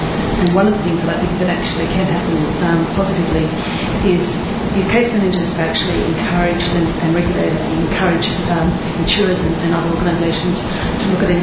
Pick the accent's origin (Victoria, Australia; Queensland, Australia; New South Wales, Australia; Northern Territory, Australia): New South Wales, Australia; from New South Wales, specifically.